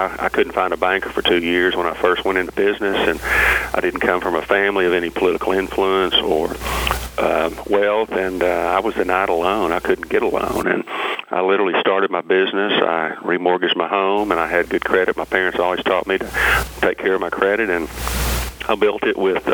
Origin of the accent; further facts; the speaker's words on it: Sylvan Hills, Arkansas, United States; I grew up in Sylvan Hills, and my mom worked full time to make sure my four sisters and I got a chance to get a college degree